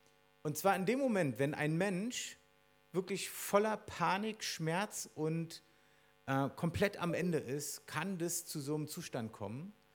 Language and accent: German; East Berlin, Berlin, Germany; ich bin eigentlich in Ostdeutschland, in Ostberlin aufgewachsen